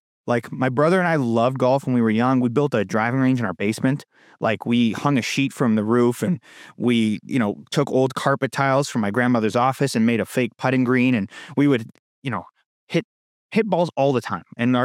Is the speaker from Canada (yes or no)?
yes; Toronto, Ontario, Canada; Out in Canada, British Columbia is where I am right now, born and raised in Toronto.